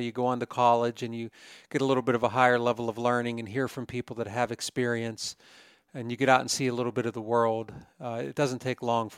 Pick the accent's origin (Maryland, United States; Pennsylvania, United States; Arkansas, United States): Pennsylvania, United States; Growing up in Pennsylvania, especially when I did, you're quite a bit younger than I am